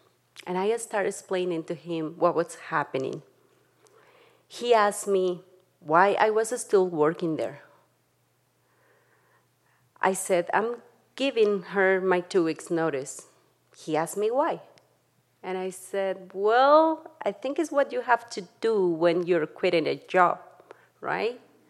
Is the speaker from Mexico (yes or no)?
yes; Tlaxcala, Mexico; now in Jackson, United States; I grew up in Tlaxcala, Mexico, with my mom